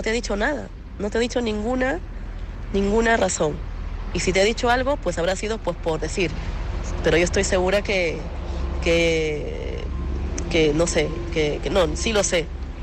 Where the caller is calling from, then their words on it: Madrid, Community of Madrid, Spain; de Madrid.